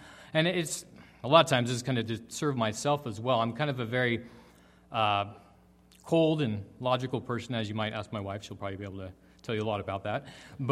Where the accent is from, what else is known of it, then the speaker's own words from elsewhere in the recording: Santa Cruz, California, United States; I grew up in Santa Cruz, and I never once touched marijuana.